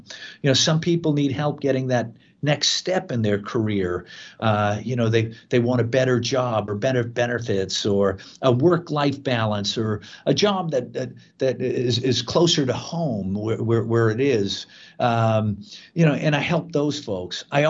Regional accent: Tewksbury, Massachusetts, United States; I grew up in Tewksbury, Massachusetts, northeast of Boston, and, you know, kind of a blue collar town.

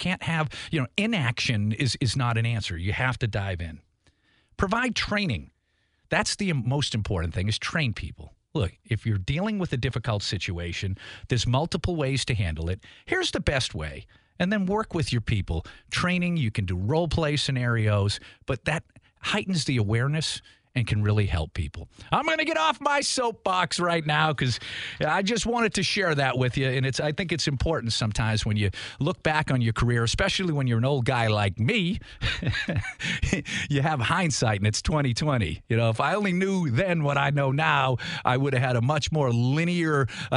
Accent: Boston, Massachusetts, United States; because I, you know, I'm from Boston

